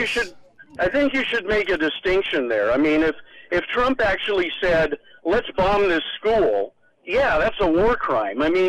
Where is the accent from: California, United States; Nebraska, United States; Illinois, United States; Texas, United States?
California, United States; Burbank; I'm from Burbank